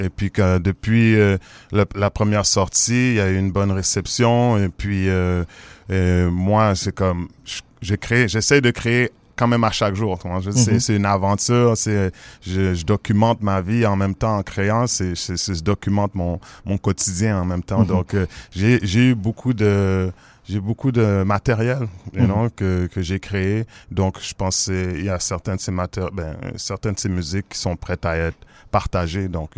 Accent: Montreal, Quebec, Canada; viens de la deuxième vague de diaspora haïtienne qui est venue s'établir au Québec. Je suis né à Montréal, dans le quartier 6-7.

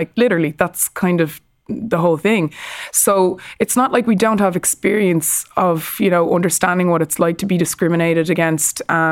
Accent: Ireland; We're all over the world as Irish people.

